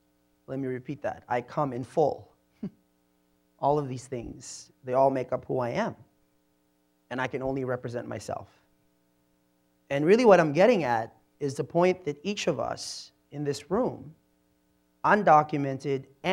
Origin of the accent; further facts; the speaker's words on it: Philippines; As you can imagine, it's a little confusing for people. It's called being Filipino.